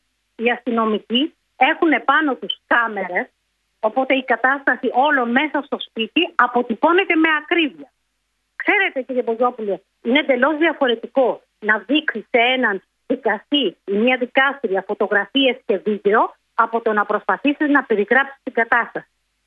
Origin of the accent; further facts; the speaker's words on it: Peloponnese, Greece; αυτό που λέμε στο χωριό μου στη Μάνη